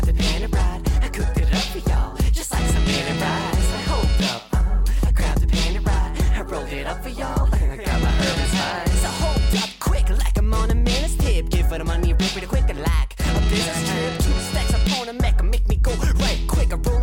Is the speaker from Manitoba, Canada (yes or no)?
yes; St. Boniface, Manitoba, Canada; That's honestly my favorite thing about being a St. Boniface, because I speak French too.